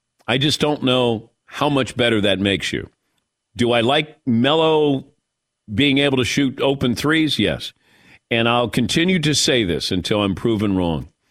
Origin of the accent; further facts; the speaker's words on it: Cincinnati, Ohio, United States; And I had a front row seat for Pete Rose growing up in Cincinnati.